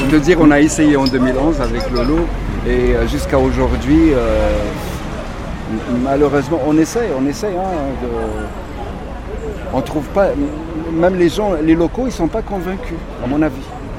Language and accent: French; Oujda, Oriental, Morocco; quand j'étais jeune, adolescent, à Oujda